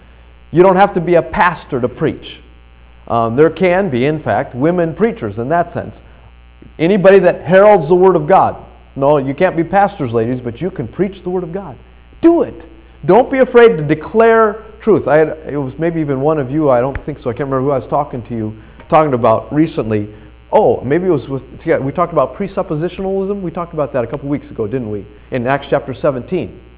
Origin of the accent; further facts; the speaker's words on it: Colorado, United States; I'm from Colorado, that would be cool.